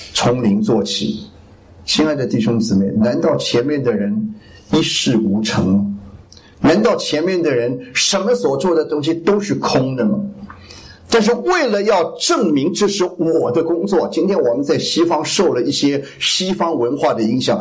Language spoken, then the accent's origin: Chinese; Taiwan; 因为我是从台湾来的。